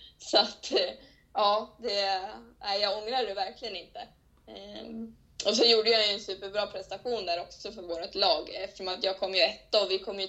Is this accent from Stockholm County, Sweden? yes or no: no; Västerås, Västmanland County, Sweden; Och det gick ju hemma i Västerås. Så det var ju också nära och bra då, för då var jag hemma hos familjen då.